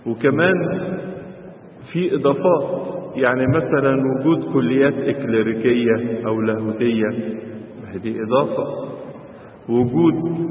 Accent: Egypt; احنا عندنا في مصر بناكلها، انتوا بتاكلوها؟

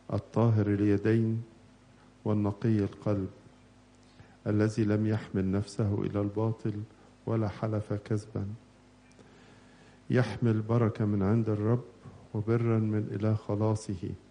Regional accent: Egypt; احنا في مصر

